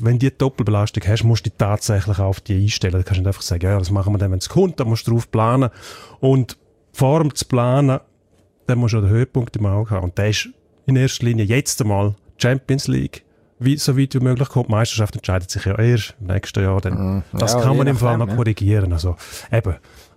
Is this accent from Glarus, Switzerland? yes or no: no; Graubünden, Switzerland; Für mich ist es klar, als Bündner